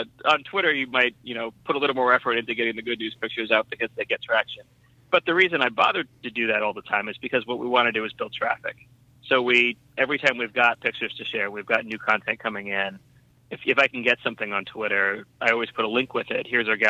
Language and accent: English; East Coast, United States; now in Chicago, United States; I grew up on the East Coast. I grew up a Baltimore Orioles fan. I've been in Chicago 7 or 8 years, going on 8.